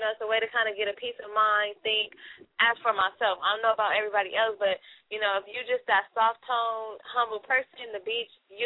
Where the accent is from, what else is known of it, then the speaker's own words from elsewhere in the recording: Carson, California, United States; You know, like me, okay, born and raised in Carson, so everybody know that's kind of like a, you know, uppity side of the town or whatever.